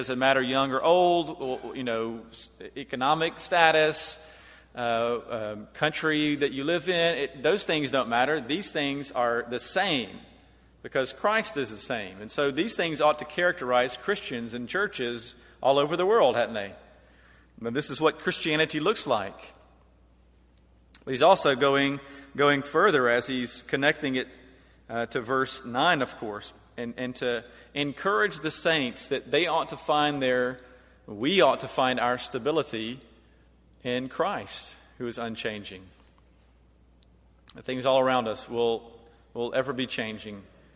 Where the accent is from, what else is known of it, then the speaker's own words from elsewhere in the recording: Tupelo, Mississippi, United States; Now I'm from Tupelo, Mississippi, so I can say this right.